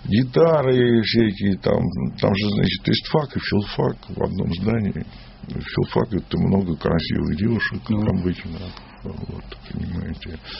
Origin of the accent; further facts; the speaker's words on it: Moscow, Russia; я родился на Таганке.